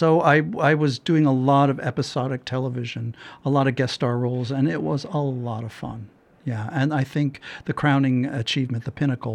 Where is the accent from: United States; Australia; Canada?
United States; Wayne, New Jersey; So I'm originally from New Jersey, northern Jersey, about 20 miles northwest of Manhattan. That's where I grew up.